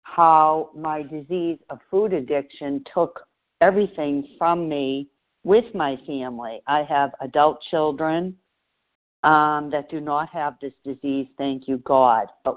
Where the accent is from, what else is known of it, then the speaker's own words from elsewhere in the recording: Boston, Massachusetts, United States; I was from Boston. We're pushy.